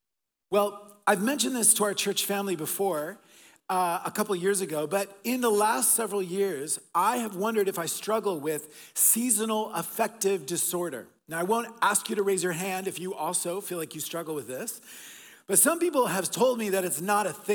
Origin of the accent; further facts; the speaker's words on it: Oklahoma, United States; also born or lived in Texas / Colombia; now in Vancouver, Canada; I was born in Texas. My family were missionaries in Colombia, in South America. And then I spent my middle school, high school years in Oklahoma.